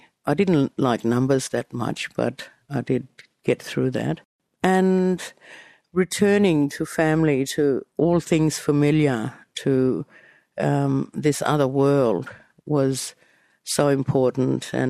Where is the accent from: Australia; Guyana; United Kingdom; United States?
Australia; Western Australia; And where I grew up, I was raised on Bunuba country, which had been turned into two massive million-acre properties owned by non-Indigenous people.